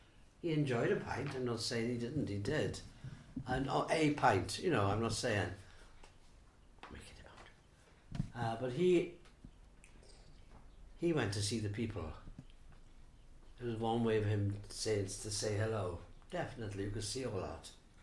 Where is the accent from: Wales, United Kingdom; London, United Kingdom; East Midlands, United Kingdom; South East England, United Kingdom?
Wales, United Kingdom; Milford Haven; born there; I was born in Milford Haven, 1943.